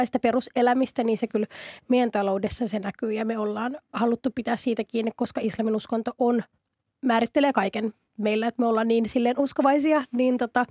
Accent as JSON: {"language": "Finnish", "country": "Somalia", "first_language": "Somali", "second_language": "Finnish", "lives_now": "Finland", "said": "mun äidinkieli on somalian kieli, mutta sitten taas mä puhun täydellistä suomen kieltä"}